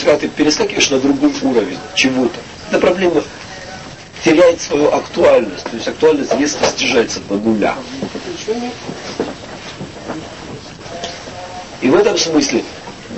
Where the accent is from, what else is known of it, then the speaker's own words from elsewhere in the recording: Rostov-on-Don, Rostov Oblast, Russia; born there; now in Moscow, Russia; Вот я родился в Ростове. Я был крайне удивлен, что когда вот я с 91 года жил в Москву, я приезжал в Ростов, например, ну, это малая родина